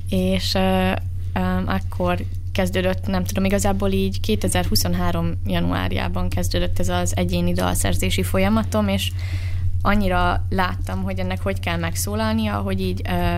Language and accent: Hungarian; Borsod-Abaúj-Zemplén, Hungary; accent: Matyó; mezőkövesdi vagyok, akkor így szembesítenek is vele, hogy hát igen, a T-betűidről hallatszik, és én meg így, yes, igen, én matyó vagyok.